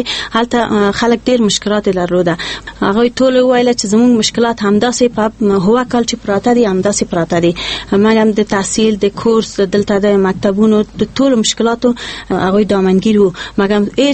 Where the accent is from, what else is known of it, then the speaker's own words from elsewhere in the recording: Kabul, Afghanistan; زه د کابل یم